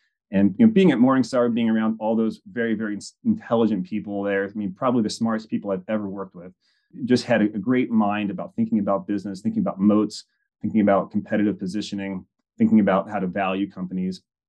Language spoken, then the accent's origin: English; Cincinnati, Ohio, United States; And I'm from Cincinnati, Ohio originally.